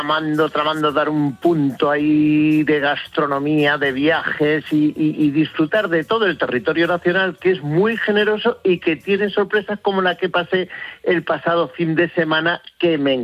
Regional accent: Basque Country, Spain; accent: Basque; como se me nota que mi acento euskaldun no es muy depurado

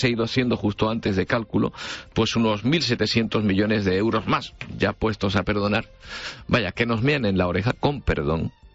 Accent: Canary Islands, Spain; Lo que no pagamos como canarios lo vamos a pagar como españoles casi todos.

